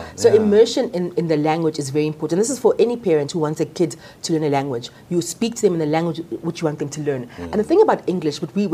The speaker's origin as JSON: {"language": "English", "region": "Harare", "country": "Zimbabwe", "tie": "born or raised there", "said": "I was born in Harare, Zimbabwe, to a South African mom. So my mom was South African, my dad is Zimbabwean."}